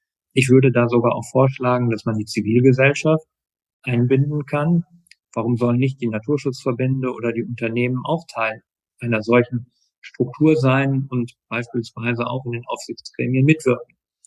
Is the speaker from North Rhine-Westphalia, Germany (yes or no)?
yes; Herten, North Rhine-Westphalia, Germany; in meiner Heimatstadt Herten, 65.000 Einwohner mitten im Ruhrgebiet